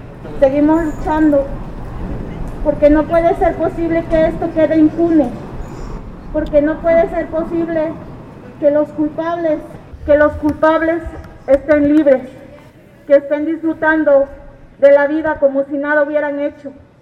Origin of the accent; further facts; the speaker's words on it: Guerrero, Mexico; somos del estado de Guerrero